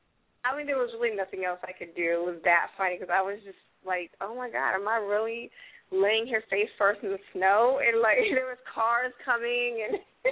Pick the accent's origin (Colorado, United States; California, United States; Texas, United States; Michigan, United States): California, United States; I hadn't lived in Maryland long. I'm from California, so, you know, I don't do snow.